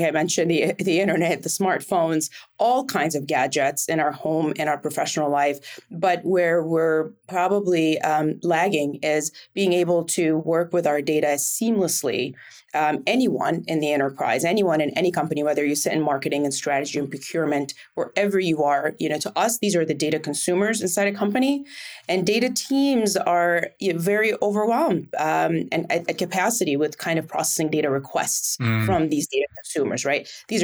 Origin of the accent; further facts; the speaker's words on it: Cairo, Cairo Governorate, Egypt; moved away as an adult; now in United States; So I'm born and raised in Cairo, Egypt. I came to the United States to do what all great immigrants do, is study.